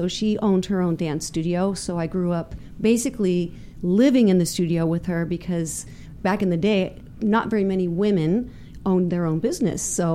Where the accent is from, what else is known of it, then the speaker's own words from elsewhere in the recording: St. Louis, Missouri, United States; born there; I was born in St. Louis, Missouri, in the Midwest.